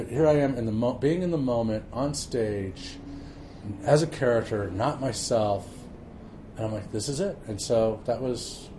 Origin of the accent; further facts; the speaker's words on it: Colorado, United States; also born or lived in Chicago; I'm from Colorado, so I'm used to 300 days of sunshine a year.